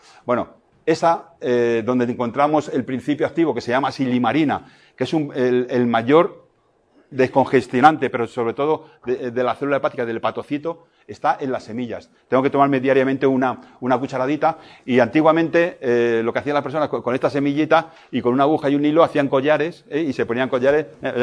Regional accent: Castile, Spain; yo soy también castellano

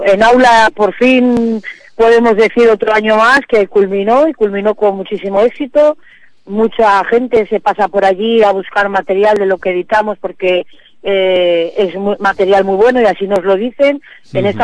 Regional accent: Santander, Cantabria, Spain; No, ahora estoy en mi tierra, estoy en Santander.

